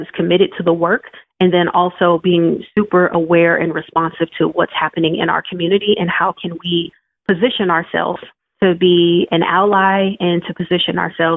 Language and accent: English; Louisiana, United States; also born or lived in Mississippi; I was born in Mississippi, grew up in Louisiana, and my heart's desire was always to go back south.